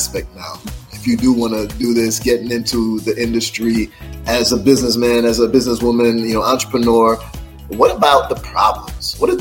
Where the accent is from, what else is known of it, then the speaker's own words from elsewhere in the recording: Jamaica; I told you I'm from Jamaica